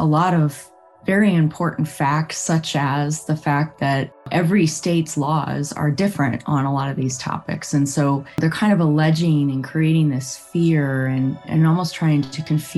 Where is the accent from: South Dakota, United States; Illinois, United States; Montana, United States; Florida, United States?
Illinois, United States; Where I grew up in Illinois, I was visiting in the summer of 2020.